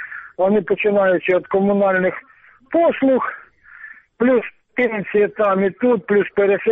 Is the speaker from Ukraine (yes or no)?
yes; Luhansk Oblast, Ukraine; из Луганщины. Ми там питали за настрої на тій стороні.